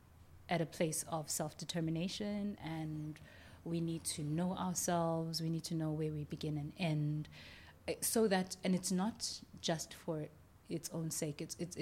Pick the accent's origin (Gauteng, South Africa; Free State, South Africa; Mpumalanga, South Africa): Gauteng, South Africa; Soweto; also born or lived in Johannesburg; I was brought up in Soweto. My grandfather was a preacher. My father's father was a Lutheran preacher there, and I think he was stationed in Soweto when I was born. And so my brother and I were brought up there until I was 8